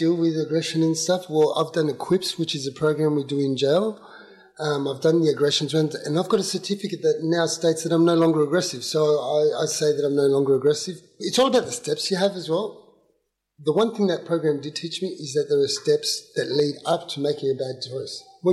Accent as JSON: {"language": "English", "country": "Chile", "moved": "yes", "lives_now": "Villawood, Australia", "said": "Okay, I came from Chile. We arrived here in 76. We moved into Villawood. I spent my formative years here, so I know what you're talking about."}